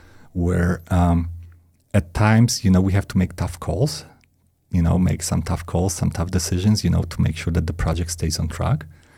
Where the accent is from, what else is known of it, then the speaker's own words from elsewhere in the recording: South Poland, Poland; accent: Polish; English is a second language; also born or lived in Krakow; So my accent comes from Poland. Okay. I was born and raised in Poland, South Poland, actually, near the border with Czech Republic.